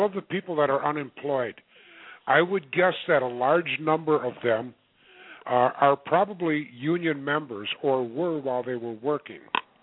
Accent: Minnesota, United States; I'm from Minnesota. The union was the Teamsters.

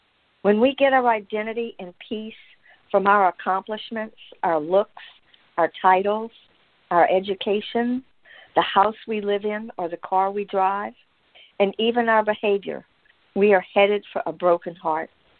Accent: Louisiana, United States; I grew up in Louisiana and lived there for 25 years.

